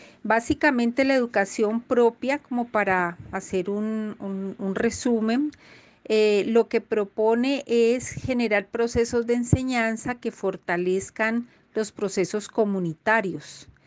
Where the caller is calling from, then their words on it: Colombia; desde Colombia.